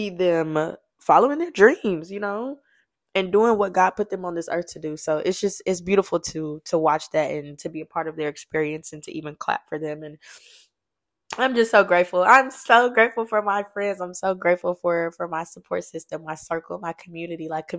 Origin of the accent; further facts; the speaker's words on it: Louisiana, United States; I'm from Louisiana. Y'all know we love starch and love rice real bad, real real real real real bad.